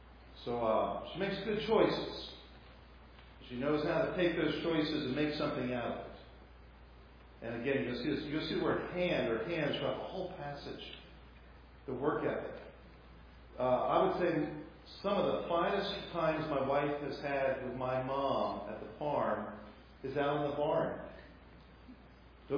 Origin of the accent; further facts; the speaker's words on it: Colorado, United States; look, we're from Colorado. We're greenies. We're city people. We're Front Range Colorado people.